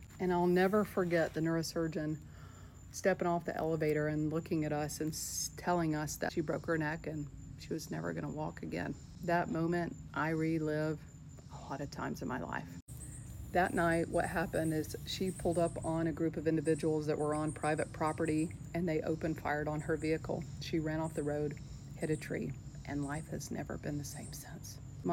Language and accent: English; Gainesville, Georgia, United States; I was born and raised right here in Gainesville, Georgia.